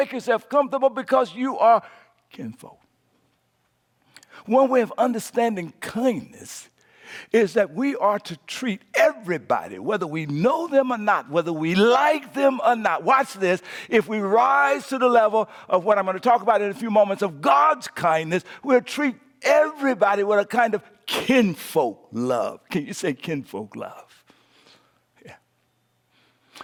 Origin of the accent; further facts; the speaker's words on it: the South, United States; I grew up in the South and in the rural.